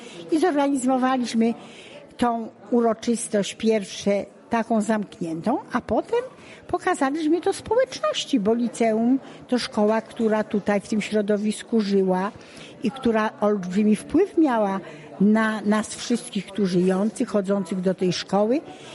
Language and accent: Polish; Tyczyn, Subcarpathian Voivodeship, Poland; ja jestem rodowitą tyczynianką. Jest już nas niewiele w Tyczynie.